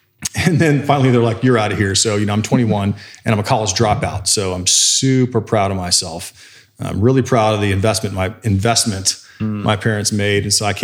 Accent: the Carolinas, United States; now in Texas, United States; I grew up in Carolina and then moved to Texas in Denton County, north of Dallas.

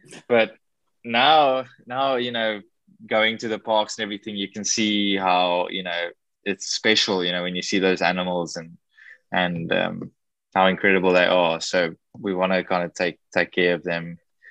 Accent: South Africa; I mean, I'm a South African. I shouldn't even be able to go on a repatriation flight anyway, you know.

